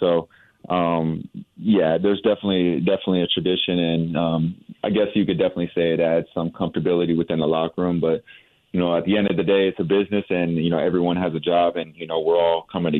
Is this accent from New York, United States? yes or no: no; San Antonio, Texas, United States; now in Houston, United States; San Antonio, and I'm living in Houston now.